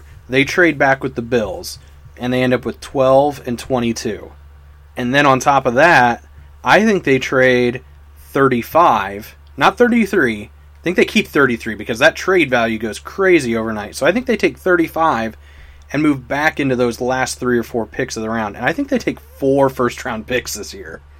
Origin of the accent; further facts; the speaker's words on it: Indiana, United States; also born or lived in Pennsylvania; I was raised in Indiana, born in Pennsylvania, but I mean, raised from a baby in Indiana. So I've got a little bit of that Eastern Pennsylvania, and I also lived in the South for a year.